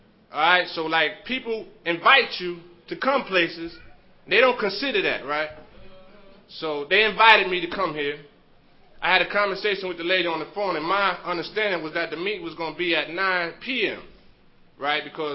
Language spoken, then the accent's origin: English; Brooklyn, New York, United States; I'm from Bed-Stuy, Brooklyn, New York.